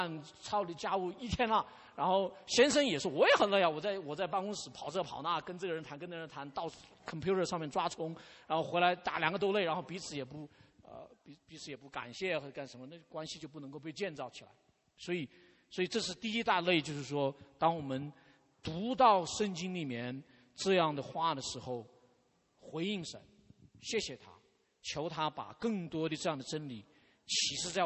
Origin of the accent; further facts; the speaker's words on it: China; 这个就像我们中国人讲话